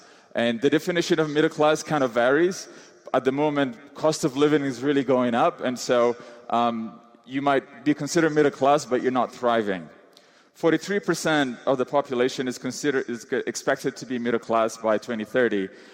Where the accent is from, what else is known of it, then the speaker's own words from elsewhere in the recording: Kenya; also born or lived in Ethiopia / Tanzania / Nigeria; I'm from Ethiopia, grew up in Kenya and Tanzania, lived in Nigeria.